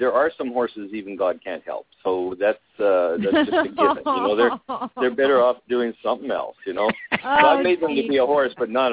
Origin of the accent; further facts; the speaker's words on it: Western Canada, Canada; I'm originally from Western Canada.